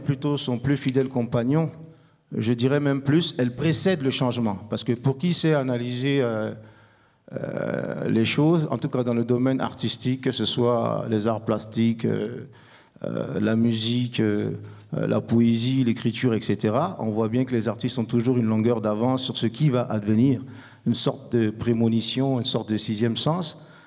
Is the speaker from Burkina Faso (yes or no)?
yes; Burkina Faso; je suis burkinabé. Plus précisément de père burkinabé et de mère française, mais je suis né, j'ai grandi au Burkina Faso.